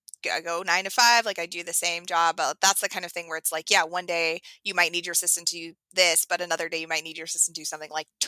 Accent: Oregon, United States; now in Tucson, United States; so I'm from Oregon originally. I live in Tucson, Arizona now

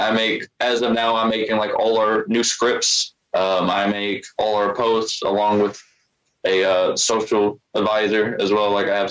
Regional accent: Kentucky, United States; I have ADHD and I'm from Kentucky, so my fucking education level is not the highest in general.

